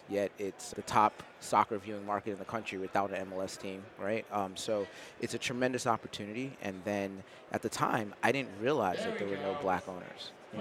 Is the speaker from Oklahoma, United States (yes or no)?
no; Bronx, New York, United States; So, born and raised in the Bronx, son of immigrants from St. Kitts and Nevis, Caribbean family. Had the opportunity to go to prep school in Connecticut.